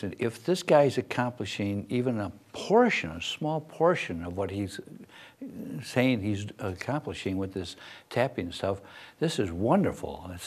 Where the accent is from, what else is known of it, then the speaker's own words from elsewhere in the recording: Chicago, Illinois, United States; I grew up in the Chicago area.